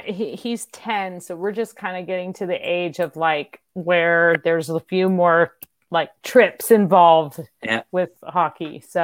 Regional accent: California, United States; And I grew up in California.

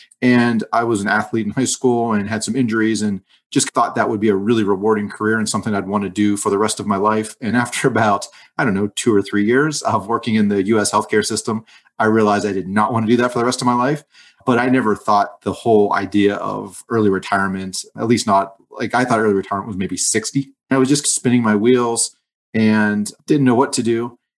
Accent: Pennsylvania, United States; Yeah, so I'm from Western Pennsylvania near Pittsburgh. And Pittsburgh, Pennsylvania, and a depressed steel town, I guess you would say. And so grew up very average, middle, lower middle class.

